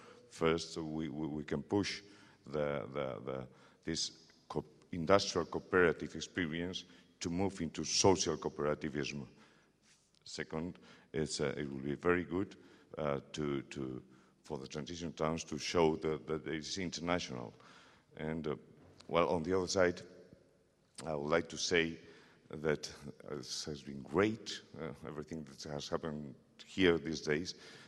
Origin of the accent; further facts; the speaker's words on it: Bilbao, Basque Country, Spain; English is a second language; Hello, everybody. … from Bilbao in the Spanish Basque Country